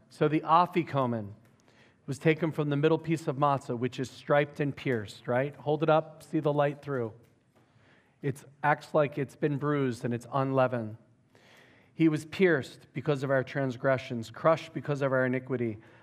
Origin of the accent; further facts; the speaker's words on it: Philadelphia, Pennsylvania, United States; I'm like, I grew up in Philly, man.